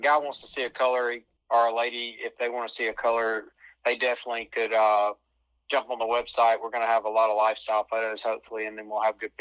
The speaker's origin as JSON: {"language": "English", "region": "Alabama", "country": "United States", "said": "I'm from Alabama. I still live in Alabama today. I've moved around a little bit, but I'm back home in my home state."}